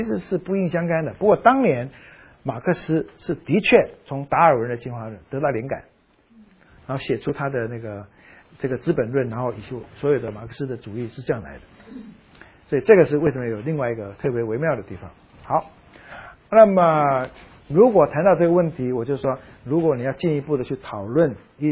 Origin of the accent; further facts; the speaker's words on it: Shanghai, China; 上海人没问题，我上海人